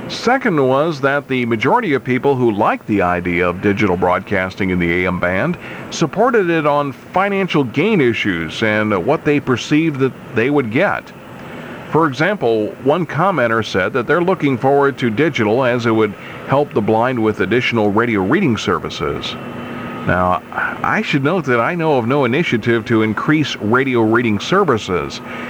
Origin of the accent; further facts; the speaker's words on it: Lima, Ohio, United States; you'd probably love living in my hometown here of Lima, Ohio, because we have a store